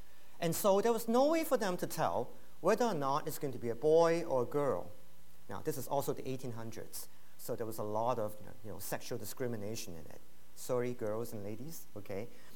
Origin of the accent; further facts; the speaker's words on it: Hong Kong; now in North America; But I came from Hong Kong originally. That was 27, 28 years ago.